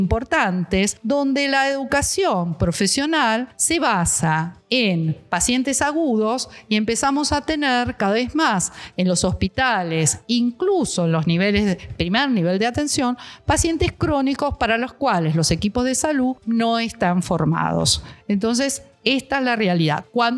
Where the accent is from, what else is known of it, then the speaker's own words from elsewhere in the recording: Argentina; eu vengo de Argentina y con una experiencia en cuidados paliativos de más de 20 años.